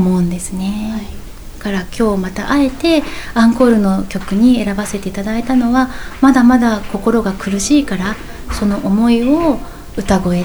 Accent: Yamaguchi, Japan; 自分のふるさとの山口の自然が変わらずにあるっていうことが何よりこう宝物に感じたんですね

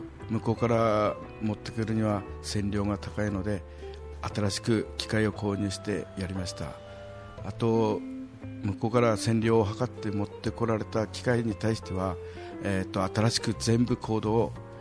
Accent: Okuma, Fukushima, Japan; now in Aizuwakamatsu, Japan; 私は大熊町出身ですけれど、会津若松一騎町のところに接骨院を構えて

